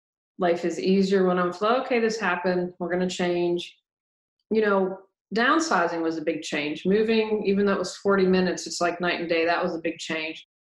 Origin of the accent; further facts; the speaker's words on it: United States; Because I'm American, I feel like I can speak to the culture.